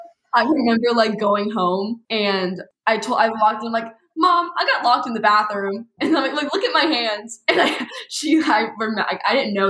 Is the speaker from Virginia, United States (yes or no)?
yes; Roanoke, Virginia, United States; So growing up, so I'm from Roanoke, Virginia. I don't know if any of y'all know where that is, but it's just a small town in Virginia.